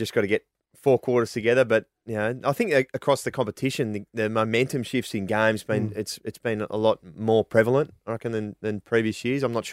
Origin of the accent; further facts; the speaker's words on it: Melbourne, Victoria, Australia; I grew up in Melbourne. I come from an AFL background and family.